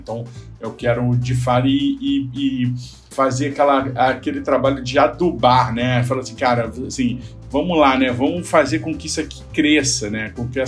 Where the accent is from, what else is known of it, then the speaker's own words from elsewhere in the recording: Rio de Janeiro, Brazil; now in São Paulo, Brazil; Eu sou do Rio, moro em São Paulo há quase 11 anos